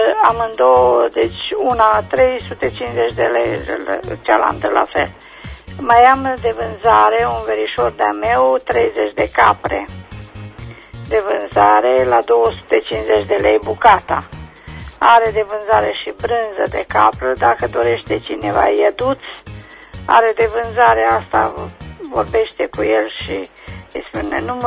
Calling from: Oțelul Roșu, Galați County, Romania; din Oțelul Roșu.

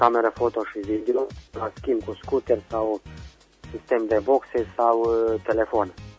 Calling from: Oravița, Caraș-Severin, Romania; din Oravița.

